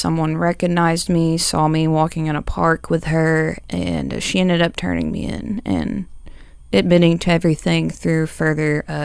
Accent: Waco, Texas, United States; born there; I was born in Waco, Texas.

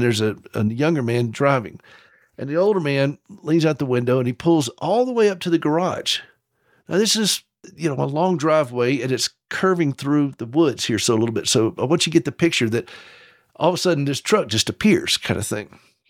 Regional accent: the South, United States; now in Montana, United States; that I'm from the South, where sarcasm is a way of life. I mean, that we just say things in the South differently.

